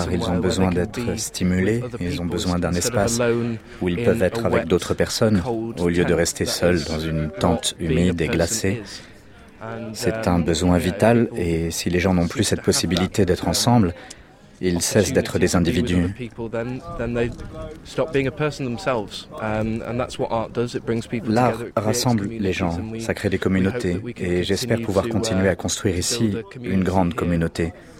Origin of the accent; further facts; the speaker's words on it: United Kingdom; French is a second language; J'ai 25 ans, je suis dramaturge et je viens de Grande-Bretagne.